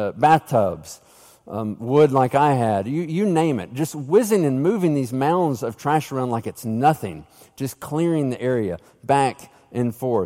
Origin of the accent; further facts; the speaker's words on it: Tennessee, United States; I grew up in East Tennessee